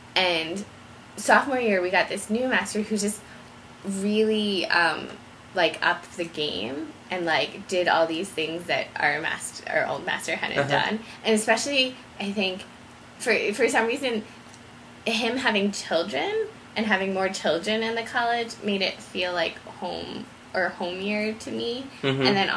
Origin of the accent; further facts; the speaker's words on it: United States; obviously growing up in America, like, you see Christmas around you all the time